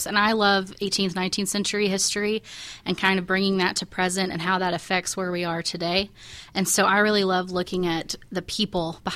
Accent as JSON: {"language": "English", "town": "Jackson", "region": "Tennessee", "country": "United States", "said": "So I'm from Tennessee. I'm from West Tennessee in Jackson."}